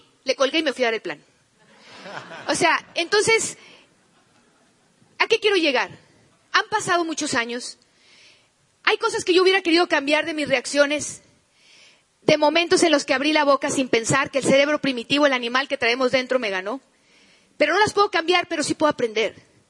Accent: Guasave, Sinaloa, Mexico; also born or lived in Culiacán; en Guasave, donde yo nací en Culiacán, pero ya vivíamos en Guasave, Sinaloa

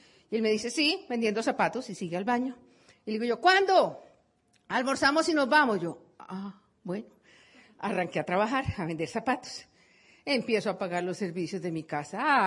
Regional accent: Colombia; Le digo, yo soy de Colombia.

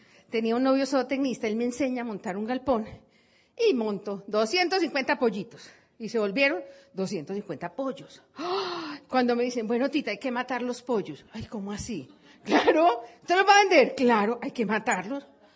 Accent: Colombia; Le digo, yo soy de Colombia.

